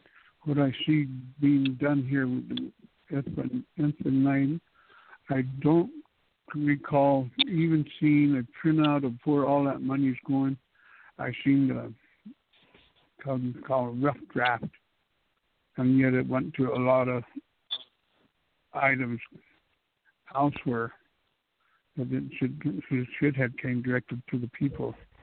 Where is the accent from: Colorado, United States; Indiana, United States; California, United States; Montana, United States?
Montana, United States; I'm from Indian, Montana. I'm a northern boy.